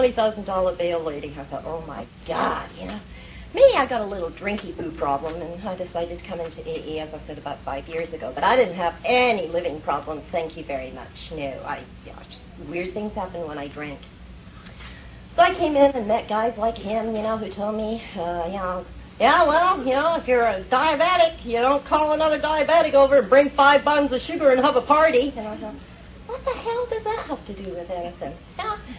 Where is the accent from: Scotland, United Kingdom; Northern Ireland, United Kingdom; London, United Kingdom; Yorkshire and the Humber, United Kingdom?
Scotland, United Kingdom; Well, in case you think I talk funny, I'm from Scotland.